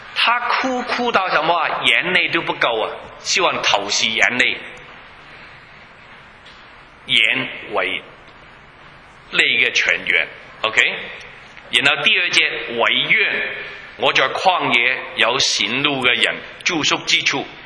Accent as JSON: {"language": "Chinese", "region": "Guangdong", "country": "China", "second_language": "Chinese", "said": "你知道我是广东人啦"}